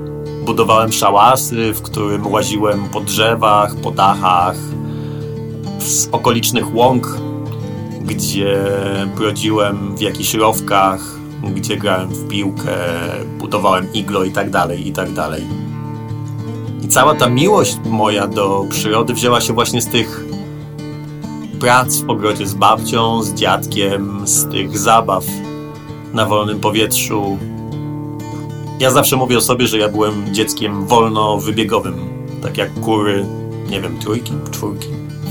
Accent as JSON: {"language": "Polish", "town": "Poznań", "region": "Greater Poland Voivodeship", "country": "Poland", "said": "No po poznańsku, bo ja jestem z Poznania, to jest rozsadzanie buraków."}